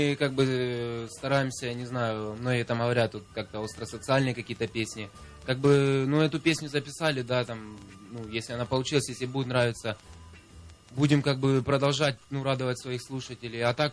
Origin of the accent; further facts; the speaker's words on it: Marinka, Donetsk Oblast, Ukraine; now in Donetsk, Ukraine; Просто мы вообще обои из Марьинки, мы там жили, и последний месяц я переехал в Донецк, и сейчас я живу в Донецке